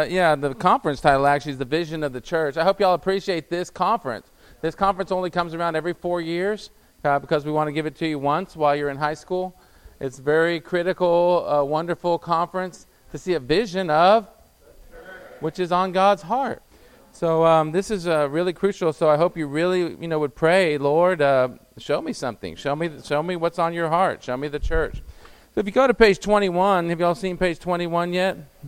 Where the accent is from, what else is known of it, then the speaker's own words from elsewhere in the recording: San Antonio, Texas, United States; I'm from San Antonio, and I recognize a lot of you here.